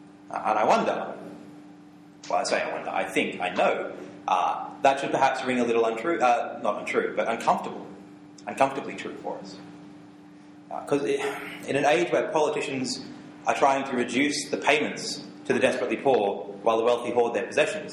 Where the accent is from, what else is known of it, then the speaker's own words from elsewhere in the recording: New South Wales, Australia; I'm from Western Sydney